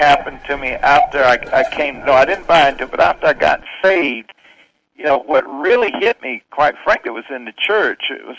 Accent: Kissimmee, Florida, United States; born there; also born or lived in New York; I was born in Kissimmee, Florida, before Disney World got there. And my parents was migrant workers coming up north as migrant workers from Florida to New York.

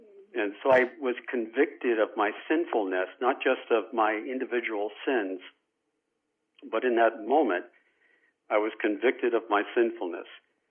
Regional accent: Boston, Massachusetts, United States; born there; I was born outside of Boston, Massachusetts, into a family that was really not a Christian family.

